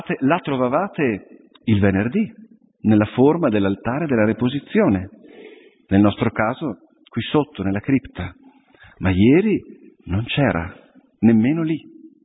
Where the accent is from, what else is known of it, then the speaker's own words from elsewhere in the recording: Veneto, Italy; io sono veneto di origine